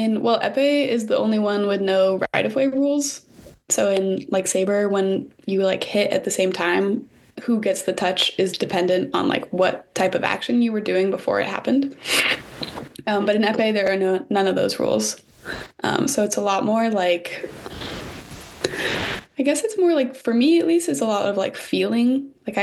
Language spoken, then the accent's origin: English; Colorado, United States; I'm from Colorado as well, so I was also far from home, and people in California are definitely just different than like what I was used to.